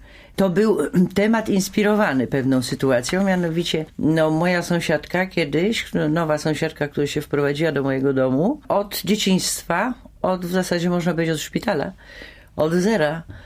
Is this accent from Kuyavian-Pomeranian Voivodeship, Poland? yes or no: yes; Toruń, Kuyavian-Pomeranian Voivodeship, Poland; Jestem z Torunia.